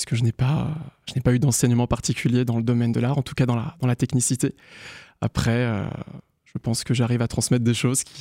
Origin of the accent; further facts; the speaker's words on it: Grand Est, France; étant donné que je suis Lorrain, il faut aussi que je me représente dans la région.